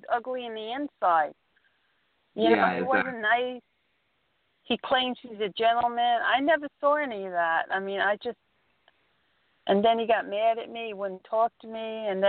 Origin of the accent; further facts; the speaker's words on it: New York, United States; I'm from New York, though, originally. I've been here 31 years.